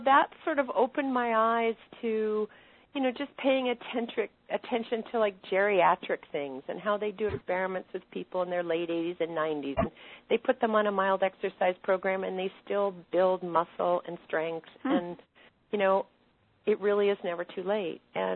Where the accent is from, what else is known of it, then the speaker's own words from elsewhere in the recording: New York, United States; I grew up outside New York City, and I started riding when I was about 8.